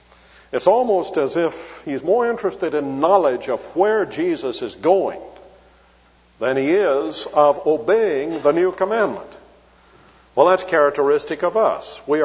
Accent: Charleston, South Carolina, United States; I was in Charleston, South Carolina, and since that's my hometown, it's a small airport.

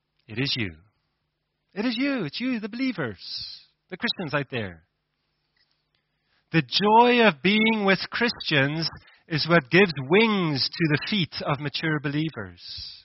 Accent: Gauteng, South Africa; but I'm from Gauteng originally, so I may.

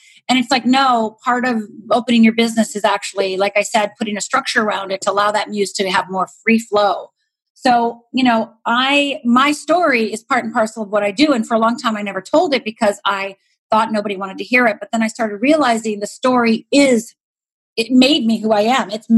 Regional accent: Michigan, United States; also born or lived in Upper Minnesota; I grew up in Upper Michigan, Upper Minnesota, so I was going to be tough, right?

